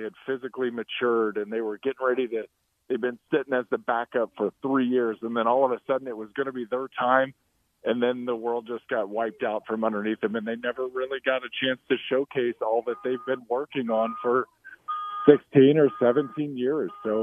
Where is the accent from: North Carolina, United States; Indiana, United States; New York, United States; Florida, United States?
Indiana, United States; Indianapolis; I was a huge Pacers fan growing up in Indianapolis